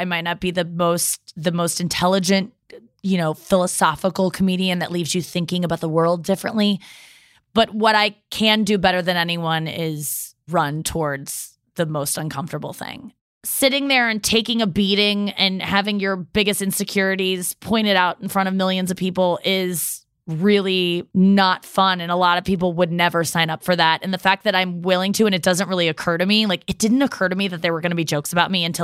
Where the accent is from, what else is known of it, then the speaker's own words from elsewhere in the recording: Midwest, United States; I'm from the Midwest.